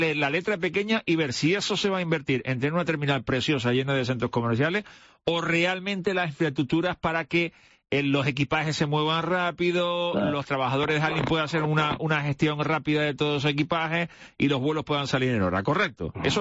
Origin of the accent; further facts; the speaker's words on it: Canary Islands, Spain; yo te lo digo como tinerfeño